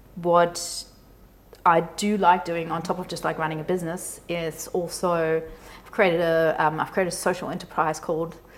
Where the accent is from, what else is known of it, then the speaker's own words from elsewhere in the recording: Germany; accent: German; now in Australia; In Australia, I was the lady from Germany, you know, with a cute German accent.